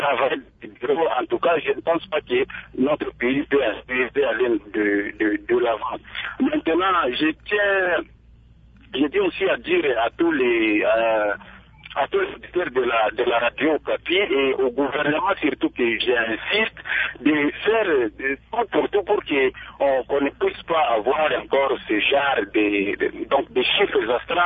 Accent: Bukavu, South Kivu, DR Congo; ici chez nous, au Sud Kivu, nous sommes dans une province où il y a au moins 8 territoires

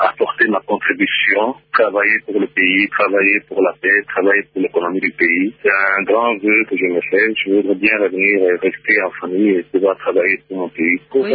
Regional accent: DR Congo; je suis congolais, d'ailleurs.

